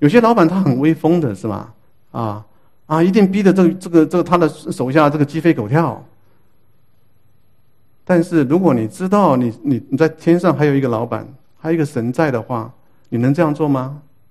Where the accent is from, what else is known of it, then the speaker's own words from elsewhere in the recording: China; 我想我们中国人的文化里面没有这句话